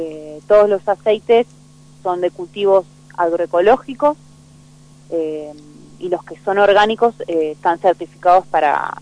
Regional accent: Buenos Aires, Argentina; now in El Bolsón, Argentina; nosotros vivimos acá hace 2 años aproximadamente y para venirnos al Bolsón, somos oriundos de Buenos Aires

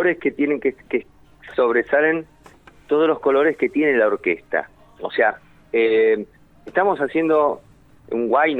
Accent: Rosario, Santa Fe, Argentina; now in Buenos Aires, Argentina; yo soy rosarino en realidad. Ajá. Y vine a Buenos Aires

